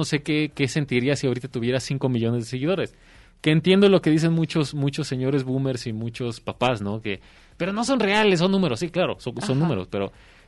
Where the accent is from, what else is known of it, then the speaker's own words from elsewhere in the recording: Mexico; acá en México, uno de los que ya forma parte de nuestra cultura popular y nuestra cultura como mexicanos